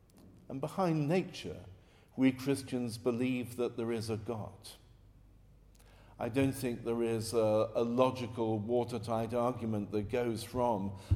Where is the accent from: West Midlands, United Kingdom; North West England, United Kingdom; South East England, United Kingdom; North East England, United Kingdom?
West Midlands, United Kingdom; Coventry; I come from Coventry, which is known as a car manufacturing city.